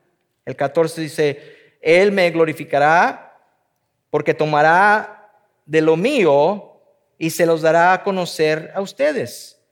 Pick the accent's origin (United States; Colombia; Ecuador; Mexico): United States; nosotros como norteamericanos, como americanos, que podemos aprender mucho de nuestra propia cultura